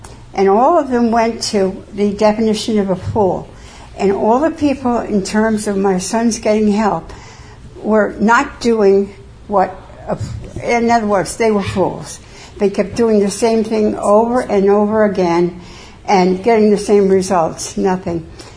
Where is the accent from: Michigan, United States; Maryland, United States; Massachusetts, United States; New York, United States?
New York, United States; New York City; born there; I was born in New York City in 1934. So I'm actually 84